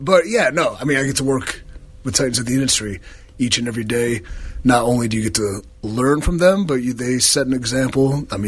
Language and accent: English; Cleveland, Ohio, United States; born there; I was born in Cleveland.